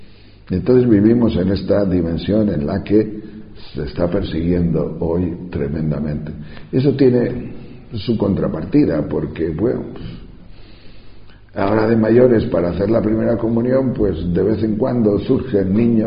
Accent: Tejerina, Castile and León, Spain; El Pico de las Palabras es un pico que hay en mi pueblo, alto. Mi pueblo es muy de montaña.

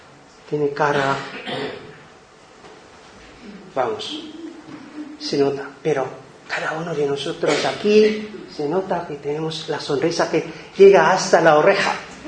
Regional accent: Mindanao, Philippines; Soy de Mindanao, más de allá, para Malasia, nuestros hermanos musulmanes

